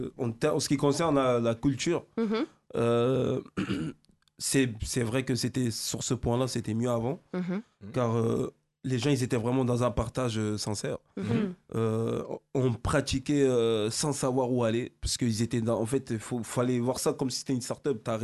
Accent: Spain; j'ai grandi en Espagne.

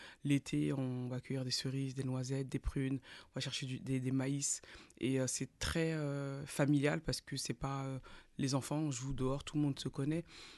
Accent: Beaumont-sur-Oise, Île-de-France, France; also born or lived in Paris; Moi, j'ai grandi à Beaumont, à Pers-en-Beaumont, à Beaumont-sur-Oise. J'arrive quand j'ai l'âge de 3 ans.

